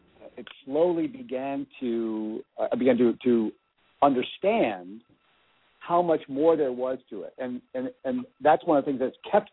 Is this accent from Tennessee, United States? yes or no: no; Portland, Oregon, United States; I used to, you know, I'm from Portland originally. That's where Kim came to take my classes.